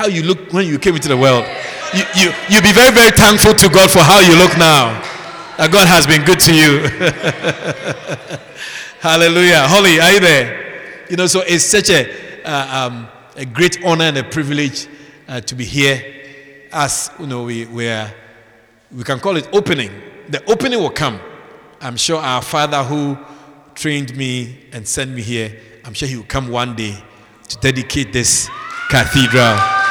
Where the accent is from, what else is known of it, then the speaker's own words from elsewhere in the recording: Ghana; born there; moved away as an adult; also born or lived in Europe; So I was born in Ghana many, many, many years ago, about 79 years ago. I was born in Ghana.